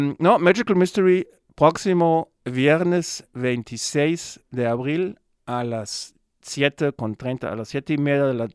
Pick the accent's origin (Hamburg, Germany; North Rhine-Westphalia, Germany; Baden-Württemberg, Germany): North Rhine-Westphalia, Germany; Ibbenbüren; moved away; Primero quiero hablar un poco también de mis primeros encuentros en mi pueblo natal, Ibbenbüren. ¿Cómo llegó el techno a Ibbenbüren?